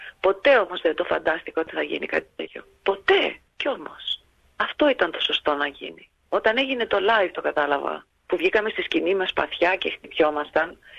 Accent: Australia; Είμαστε μόνες μας στην πιάτσα και είμαστε και από την Αυστραλία.

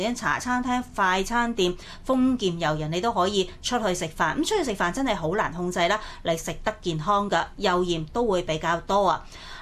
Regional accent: Guangdong, China; 我哋广东人都有句俗语话，辛苦搵嚟自在食。

